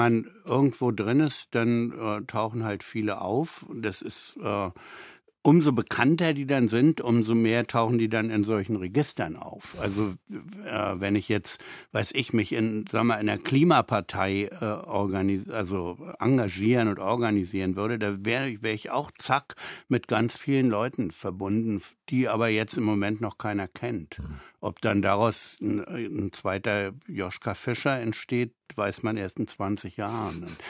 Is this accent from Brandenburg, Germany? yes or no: no; West Berlin, Berlin, Germany; gerne über meine Kindheit und Jugend in West-Berlin, aber in einer ganz anderen Form schreiben